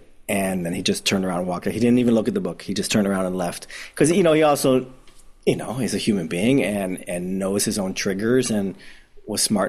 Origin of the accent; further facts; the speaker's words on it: Detroit, Michigan, United States; accent: Midwest; I think my Midwest accent came out there. Example. I don't know who I was right then. But I'm from Detroit.